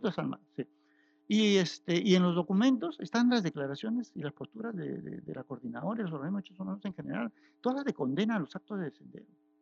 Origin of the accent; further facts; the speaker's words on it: Lima, Peru; y eso que uno era limeño, solo, decías que como limeño no te puede pasar cosas en la sierra